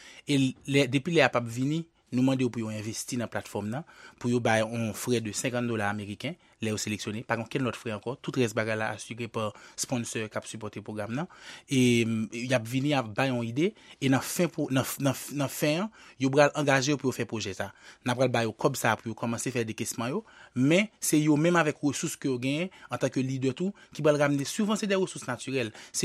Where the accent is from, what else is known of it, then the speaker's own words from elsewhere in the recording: Haiti; je suis fier pour me représenter Haïti et je vous dis très fier tout en tant qu'haïtien